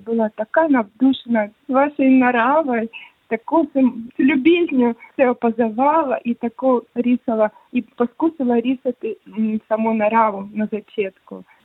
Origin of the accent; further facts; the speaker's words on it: Kyiv, Ukraine; Slovenian is a second language; now in Slovenia; sem prišla iz Ukrajine, iz Kijeva in tukaj v Sloveniji živim 3 leta. Od začetka vojne malo kasneje sem začela se učiti slovenščino